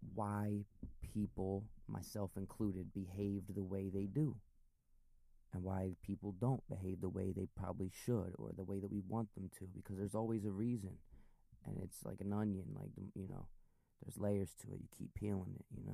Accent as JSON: {"language": "English", "town": "Philadelphia", "region": "Pennsylvania", "country": "United States", "said": "where you're from? I'm from Philly."}